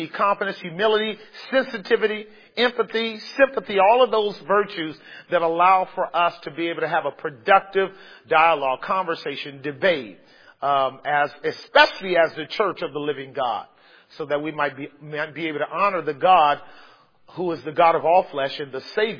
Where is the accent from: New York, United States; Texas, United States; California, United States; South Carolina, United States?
California, United States; Before they ask me, I say, man, I'm from Cali. And I love it.